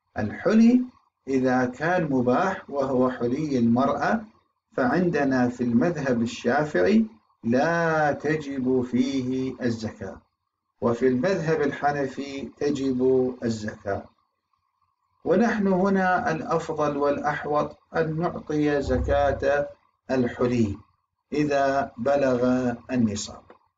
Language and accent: Arabic; Iraq; عندنا بالعراق يكاد أن يكون معدوم